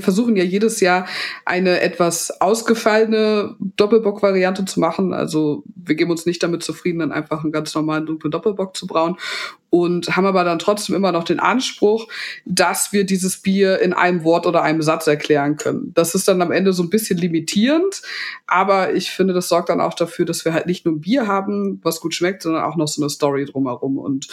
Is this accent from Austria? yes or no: no; Hamburg, Germany; als Hamburgerin